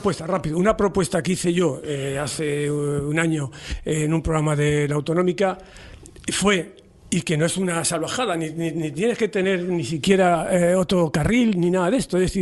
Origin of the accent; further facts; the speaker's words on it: Spain; now in Panama; si yo soy español, pero vivo y me he hecho residente en Panamá.